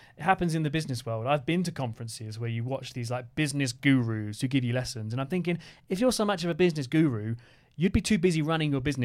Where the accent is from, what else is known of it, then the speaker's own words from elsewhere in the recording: England, United Kingdom; We're from England. We're traveling for this much time.